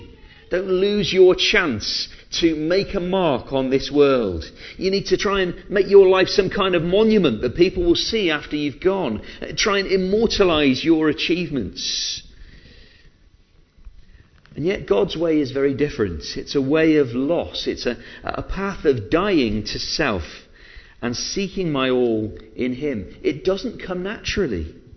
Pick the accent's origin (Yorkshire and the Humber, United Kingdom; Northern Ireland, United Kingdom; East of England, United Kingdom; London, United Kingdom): Yorkshire and the Humber, United Kingdom; born there; Maybe it's because of my Scots heritage or the fact that I was born in Yorkshire, I don't know.